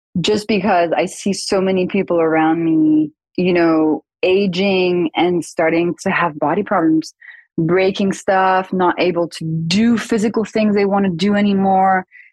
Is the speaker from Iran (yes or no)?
no; France; My mom used to force us to eat liver every Thursday. I grew up in France and it was kind of a thing.